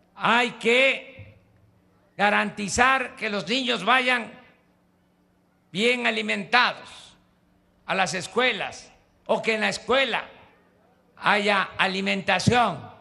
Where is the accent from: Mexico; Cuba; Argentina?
Mexico; Tabasco; allá en mi estado natal, en Tabasco. Cuando salí de la universidad, tendría yo 23 años